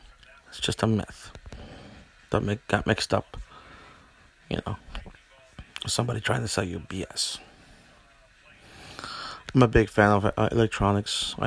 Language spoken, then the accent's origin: English; New York City, New York, United States; Yes, I grew up in the Bronx. Yes, I did.